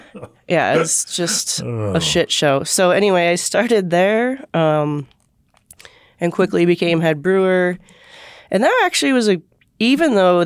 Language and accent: English; Fort Collins, Colorado, United States; even though we're in Colorado, and I grew up here in Fort Collins, I wasn't so used to these crazy nor'easter blizzards